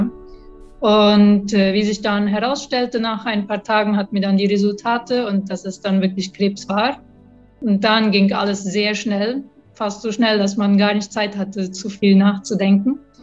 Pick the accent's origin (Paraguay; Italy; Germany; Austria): Paraguay; Filadelfia, Boquerón; bin geboren in Neufeld. Ich bin in Philadelphia geboren und aufgewachsen und habe dann mit 22 geheiratet und dann sind wir nach Menno gezogen, weil mein Mann Nico aus Menno kam.